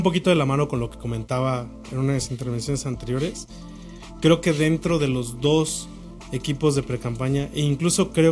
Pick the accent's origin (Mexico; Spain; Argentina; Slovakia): Mexico; Morelia, Michoacán; Yo crecí en Morelia